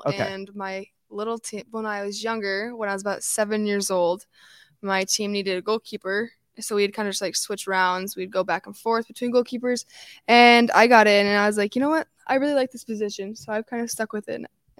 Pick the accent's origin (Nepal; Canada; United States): United States; Wyoming; I play for Gillette Edge and I'm 17. I'm going to be a senior this year and I'm from Wyoming